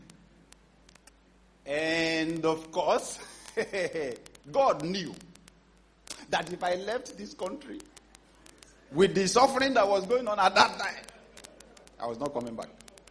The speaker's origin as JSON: {"language": "English", "region": "Kogi", "country": "Nigeria", "tie": "born or raised there", "said": "I have an uncle who was to get married December 21st at my hometown in Kogi State."}